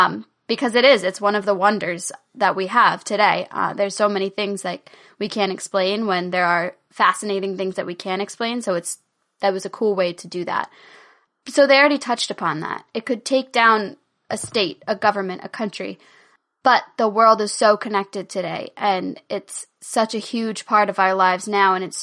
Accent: United States; Like I'm from the United States, you're from Great Britain, you're from Ireland.

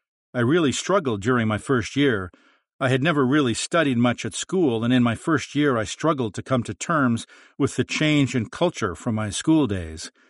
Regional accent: Edmonton, Alberta, Canada; my experience growing up in Northeast Edmonton, where these were common topics of conversation.

